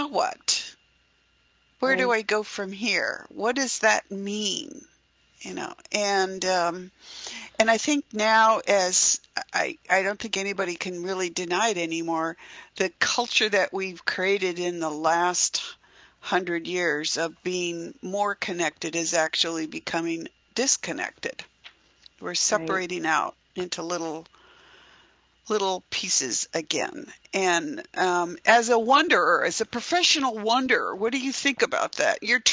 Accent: Lincoln City, Oregon, United States; now in Seattle, United States; started in Lincoln City, Oregon, where I grew up going to the beach all the time, and right over my hometown in Oregon, where I grew up.

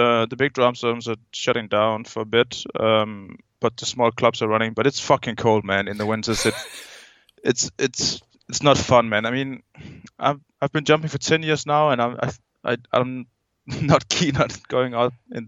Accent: Denmark; I'm a guy from Denmark

